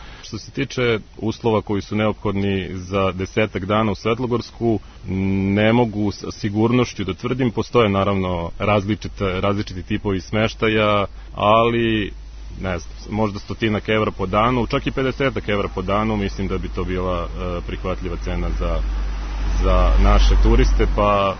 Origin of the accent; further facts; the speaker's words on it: Serbia; ja kao Srbin koji živi ovde